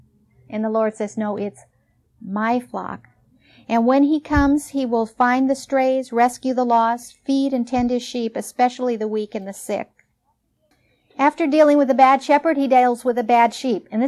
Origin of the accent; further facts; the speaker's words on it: Midwest, United States; And I grew up in the Midwest. My uncles all had farms.